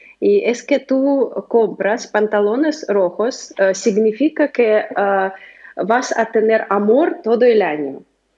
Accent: Russia; Spanish is a second language; Yo vivo en Rusia, soy de Rusia, y normalmente aquí celebramos más noche de Año Nuevo

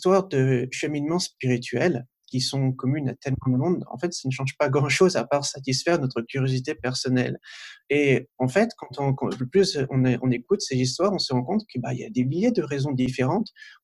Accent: Île-de-France, France; je suis né, j'ai grandi en France, en région parisienne. Je suis né de parents polonais qui ont fui le communisme dans les années 80 et ils se sont d'ailleurs rencontrés en France.

